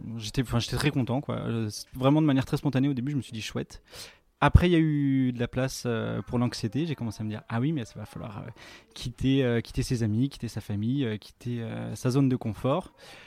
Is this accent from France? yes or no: yes; Paris, Île-de-France, France; now in Drôme, France; Moi, je viens de Paris. J'ai toujours grandi à Paris.